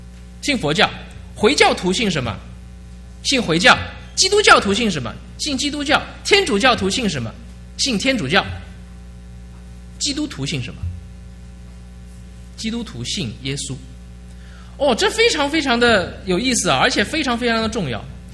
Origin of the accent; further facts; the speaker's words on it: Shanghai, China; now in United States; 我是从中国大陆来的，我是上海人。